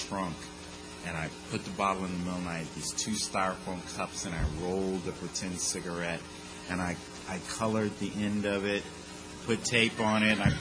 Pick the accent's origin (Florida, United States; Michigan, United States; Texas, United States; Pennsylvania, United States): Texas, United States; I grew up in Texas